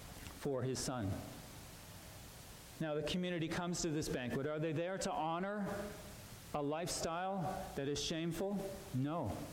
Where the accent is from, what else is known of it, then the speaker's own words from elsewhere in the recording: Canada; We're certainly not like those Americans.